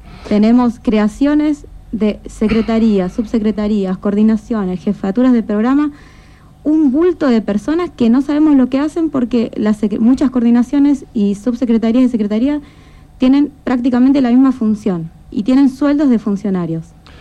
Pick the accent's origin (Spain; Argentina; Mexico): Argentina; Ushuaia, Tierra del Fuego; soy fueguina, soy parte de las familias centenarias que fundó esta ciudad, y porque nací acá, crecí acá y elijo vivir cada día en Ushuaia